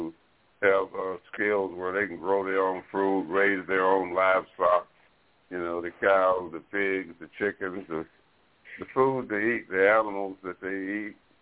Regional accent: Fairhope, Alabama, United States; Like, I come from Alabama, a place called Fairhope, Alabama, and most of my relatives were brick masons and carpenters.

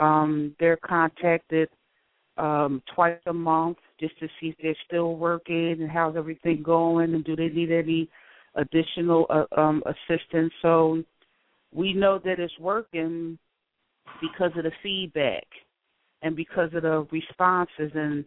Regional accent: Philadelphia, Pennsylvania, United States; growing up, I grew up in Philadelphia, and it appeared that my parents' house was the house where everybody came to.

